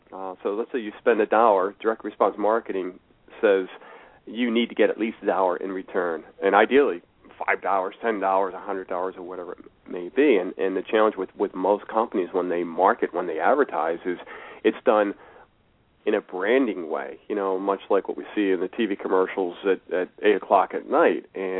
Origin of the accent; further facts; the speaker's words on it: West Chester, Pennsylvania, United States; And lo and behold, there isn't one in Philadelphia. There's one right in my hometown of Westchester.